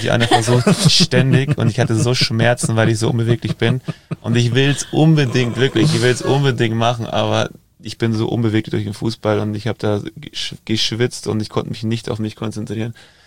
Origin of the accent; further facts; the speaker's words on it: Geretsried, Bavaria, Germany; ich bin ja aus Geretsried, nicht weit weg von Starnberg